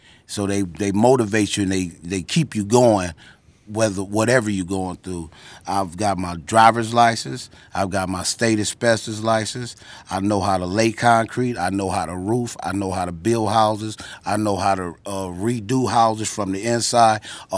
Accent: Flint, Michigan, United States; Well, I'm originally from Flint

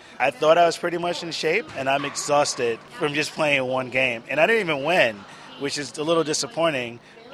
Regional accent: New York, United States; And I'm from New York.

